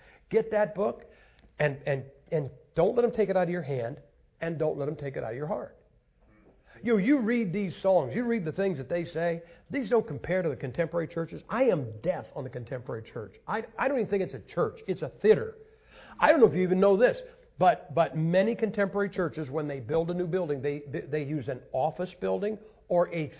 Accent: Ohio, United States; Now I'm a Yankee, okay? I'm from Ohio. We beat you. Anyway, I am from Ohio. I tell people, I'm from a Yankee.

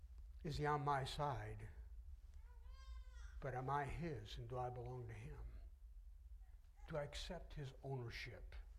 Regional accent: New York, United States; I grew up in New York State, so it was not far from where he lived.

